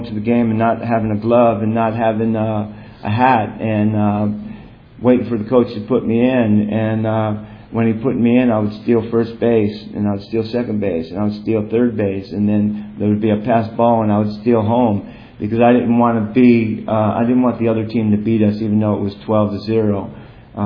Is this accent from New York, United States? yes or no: yes; Kingston, New York, United States; born there; I was born in Kingston, New York. It's a small city in upstate New York.